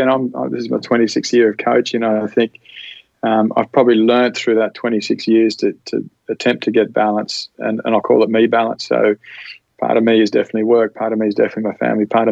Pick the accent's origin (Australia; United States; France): Australia; now in Ireland; And certainly as an Aussie back home, when you're down there, you think, geez, you know, it would make good sense to do it. Now that I'm living up here and coaching in Ireland